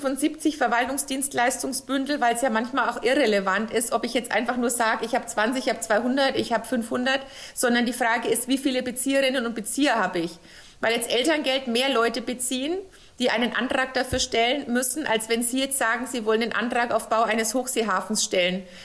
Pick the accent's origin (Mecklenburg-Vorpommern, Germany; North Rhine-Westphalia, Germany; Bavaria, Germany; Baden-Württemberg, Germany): Bavaria, Germany; als Fränkin ist das schwer auszusprechen